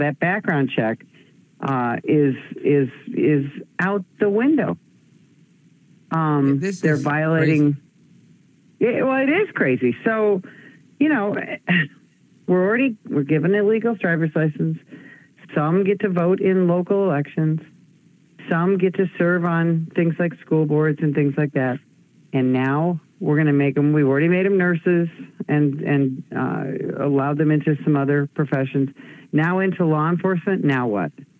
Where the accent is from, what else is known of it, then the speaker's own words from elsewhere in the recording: Illinois, United States; I am born and raised in Illinois. I fled a few years ago